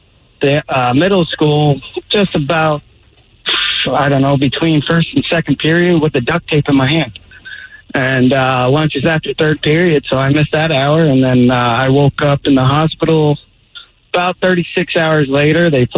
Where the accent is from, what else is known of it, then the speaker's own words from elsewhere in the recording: Belfair, Washington, United States; In my hometown, I'm from Belfair, Washington. And I was in middle school.